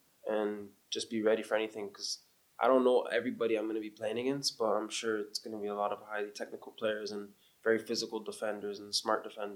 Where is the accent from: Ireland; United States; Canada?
Canada; because I'm Jamaican and Canadian